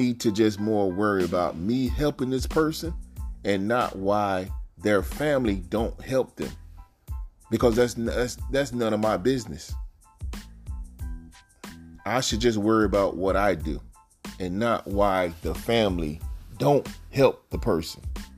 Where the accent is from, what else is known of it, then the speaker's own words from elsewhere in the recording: the South, United States; I'm from the South, and I notice when funerals go on in the South, it's like you see so many cars from up north are here to pay their last respect.